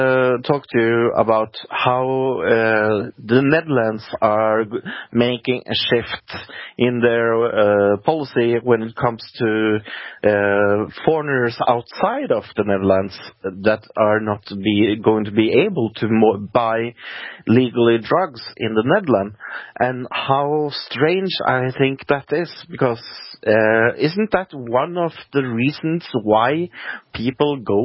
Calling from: Norway

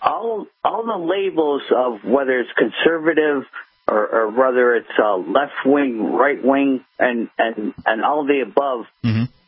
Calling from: Buffalo, New York, United States; I'm calling from Buffalo, New York, sir.

